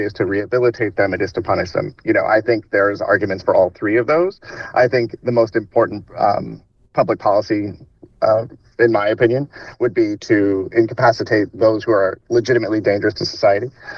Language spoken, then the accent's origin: English; Indiana, United States; now in Washington, United States; like, my home state of Indiana, but also just across, I live in D.C. now